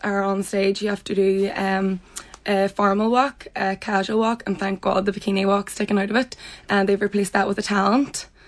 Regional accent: Newtowncunningham, Ulster, Ireland; I'm from Newton Cunningham.

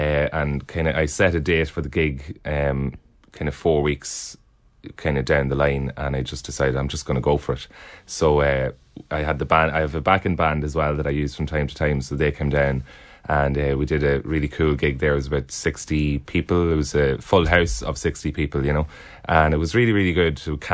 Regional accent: Carrickmacross, County Monaghan, Ireland; I'm from Carrick and Cross in South County Monaghan, and I'm a singer-songwriter.

